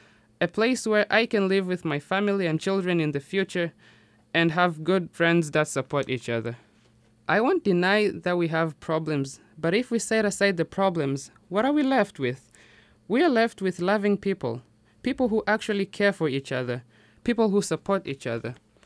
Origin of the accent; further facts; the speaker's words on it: Arusha, Tanzania; I am from Tanzania, which is located in East Africa. Tanzania has a population of about 45 million people. I was born in a small town outside a big city of Arusha. Where I grew up, we value our culture